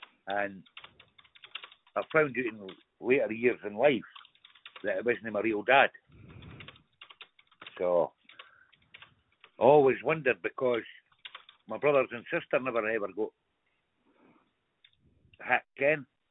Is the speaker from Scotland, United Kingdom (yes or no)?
yes; Edinburgh, Scotland, United Kingdom; R-E-S-T-A-L-R-I-G Drive in Edinburgh. I'm not sure of the postcode, eh?